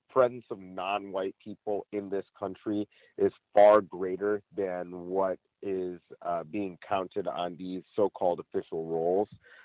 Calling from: Los Angeles, California, United States; I'm calling in from Los Angeles

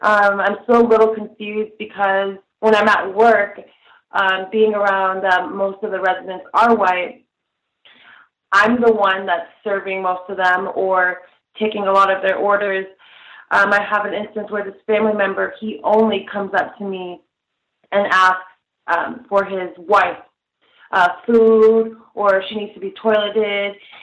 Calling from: Bothell, Washington, United States; Hi, I'm calling from Bothell, Washington.

